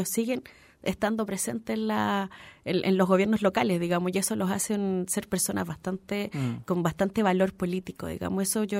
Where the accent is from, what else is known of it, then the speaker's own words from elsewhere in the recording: San Joaquín, Santiago Metropolitan, Chile; Yo soy de San Joaquín, quiero estar siempre acá.